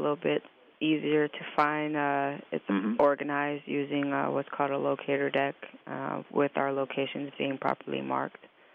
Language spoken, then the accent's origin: English; Virginia Beach, Virginia, United States; Virginia Beach, Virginia.